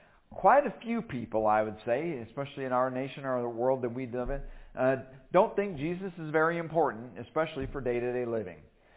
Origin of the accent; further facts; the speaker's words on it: Illinois, United States; I grew up in Illinois.